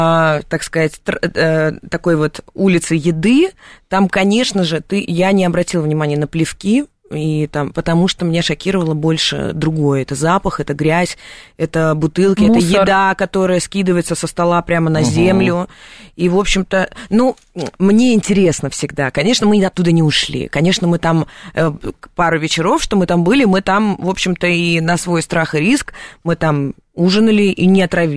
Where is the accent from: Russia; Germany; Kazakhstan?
Kazakhstan; born there; Ну, то есть, я родилась в Казахстане, тут как бы все понятно.